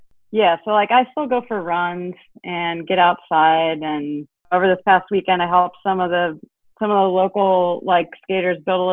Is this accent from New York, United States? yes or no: no; Norfolk, Virginia, United States; born there; I was born in Norfolk, Virginia. My parents both grew up there and my dad was in the Navy. So once I was about 6 or 7, we started moving around quite a bit.